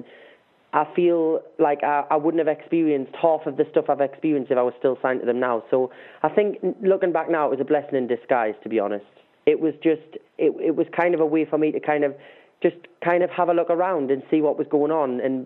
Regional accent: South Shields, North East England, United Kingdom; I'm from South Shields, which is about 10 minutes outside of Newcastle.

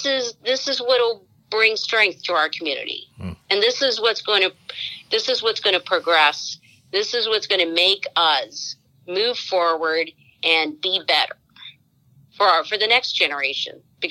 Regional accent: India; And I'm proud of being an Indian. I'm proud of being Hindu. I am proud to represent my culture, my community

